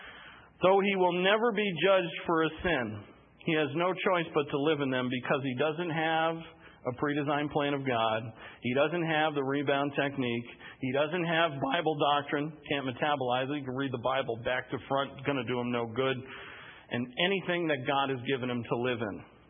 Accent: Ireland; I'm an Irishman.

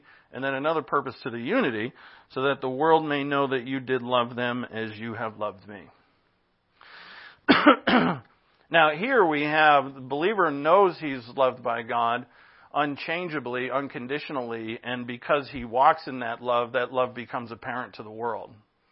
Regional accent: East Coast, United States; I'm from the East Coast, and we don't trust anybody.

